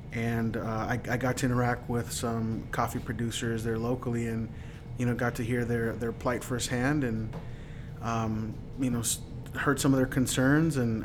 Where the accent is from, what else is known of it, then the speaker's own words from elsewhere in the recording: California, United States; I've been living in the area for the last 5 years. I'm originally from California.